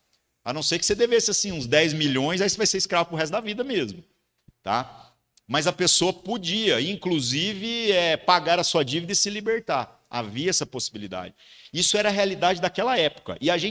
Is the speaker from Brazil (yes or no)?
yes; Brazil; Pelo menos para nós somos brasileiros.